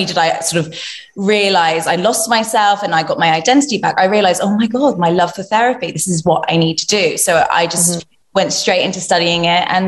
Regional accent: London, United Kingdom; So I'm 31 and I'm from London.

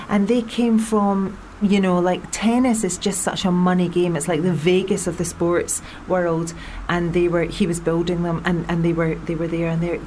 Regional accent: Scotland, United Kingdom; as a Scot

